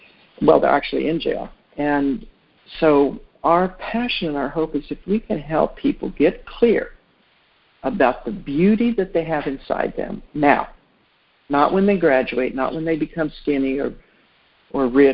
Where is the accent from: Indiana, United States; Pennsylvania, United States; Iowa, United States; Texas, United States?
Texas, United States; El Paso; I got a grant to do this with the Department of Justice in my hometown, El Paso, Texas.